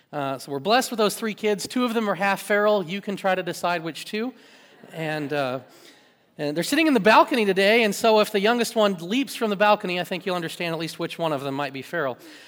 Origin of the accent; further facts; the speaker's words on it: Kansas, United States; I grew up in a rural area of Kansas. I'm originally from Kansas. My wife's from Sioux Falls, so naturally we met in Oklahoma. but I'm from a rural area in Kansas. My parents, they farm and ranch there.